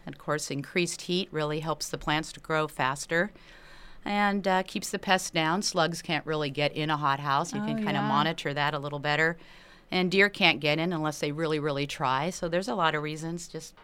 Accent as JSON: {"language": "English", "region": "California", "country": "United States", "tie": "born or raised there", "lives_now": "Ketchikan, United States", "said": "I grew up in California. Of course, that's a big agricultural state, the land of the fruits and nuts, as I like to call it."}